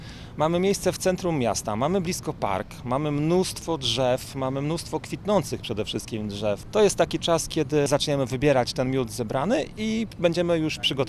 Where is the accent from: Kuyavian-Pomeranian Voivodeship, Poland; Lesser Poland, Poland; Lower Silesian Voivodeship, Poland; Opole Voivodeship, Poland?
Kuyavian-Pomeranian Voivodeship, Poland; Gniewkowo; Jestem pszczelarzem z Gniewkowa